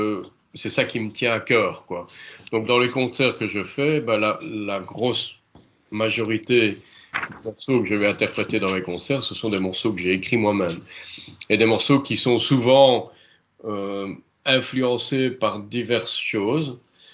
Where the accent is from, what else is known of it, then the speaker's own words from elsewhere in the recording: Verviers, Wallonia, Belgium; morceau que j'ai écrit pour ma ville natale, qui est Verviers